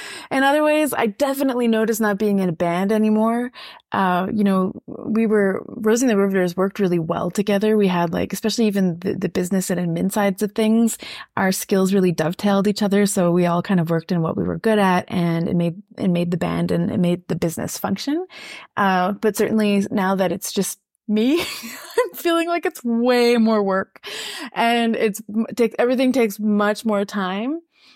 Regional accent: Saskatchewan, Canada; first language French; I'm Francophone, but I grew up in Saskatchewan, so there's a lot of English in my life

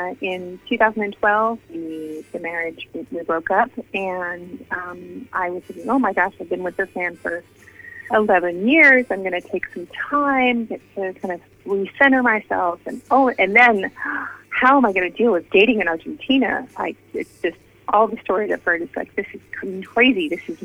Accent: California, United States; we came from California. That's where I grew up, in the Bay Area of California near San Francisco, and I did not speak Spanish.

